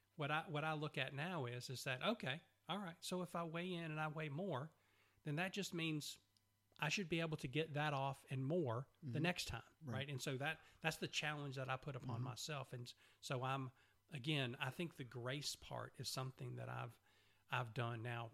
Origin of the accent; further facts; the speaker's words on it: Macon, Georgia, United States; And my family growing up in Macon, Georgia, we had our share